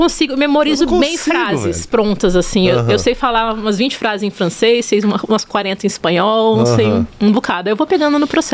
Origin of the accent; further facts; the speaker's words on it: Cuiabá, Mato Grosso, Brazil; Sou cuiabana de Chapecruz.